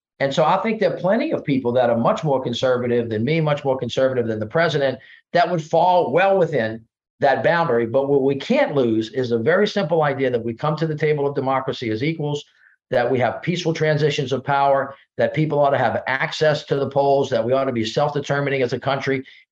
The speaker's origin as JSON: {"language": "English", "region": "the South", "country": "United States", "tie": "born or raised there", "said": "on my 30 years of experience growing up in the South, this is stuff that's been around a long time down here."}